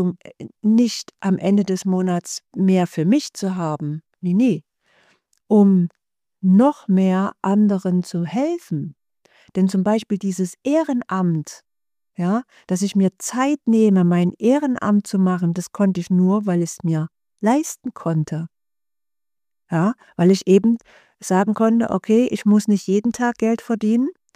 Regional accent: East Germany, Germany; Ich komme ja aus der DDR.

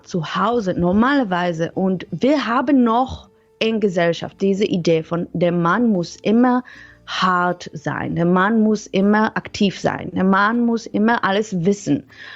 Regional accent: Israel; German is a second language; also born or lived in Netherlands; Ursprünglich komme ich aus Israel, aber ich habe ganz lange in Niederlande gewohnt, ich habe da studiert.

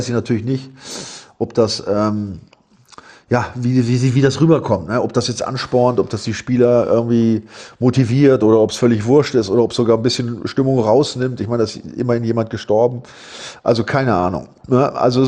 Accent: Bremen, Germany; ich habe ja auch wirklich auch gerne in Bremen gespielt. Ich stamme ja auch aus der Ecke

